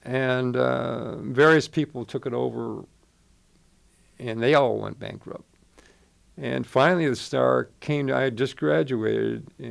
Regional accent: East Gary, Indiana, United States; I was raised in East Gary, Indiana. It was sort of a mill, all the mill workers lived there.

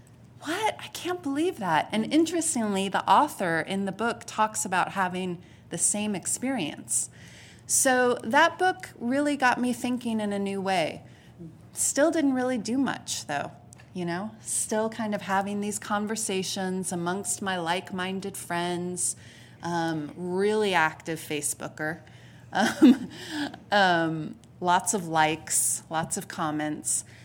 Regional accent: California, United States; As was mentioned, I come from the Bay Area, a much more diverse area.

